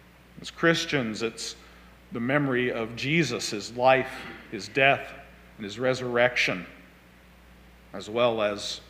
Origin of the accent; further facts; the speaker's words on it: Knightstown, Indiana, United States; Growing up in Knightstown, you know, the kids from Kennard, they started going to, they always would join us at junior high.